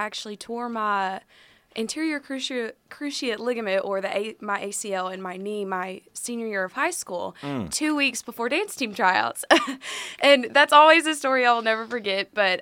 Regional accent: Stuttgart, Arkansas, United States; You know, I'm from Stuttgart, Arkansas, so yes. I'm not from Jonesboro, you know. Go Ricebirds.

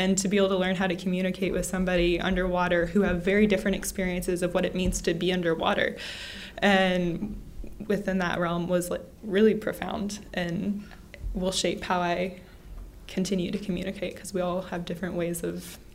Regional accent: California, United States; I'm from California and about to be a third year.

